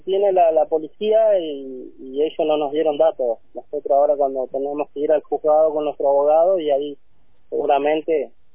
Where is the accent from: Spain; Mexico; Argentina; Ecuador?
Argentina; Santiago del Estero; born there; now in San Luis, Argentina; nosotros somos nacidos allá en Santiago del Estero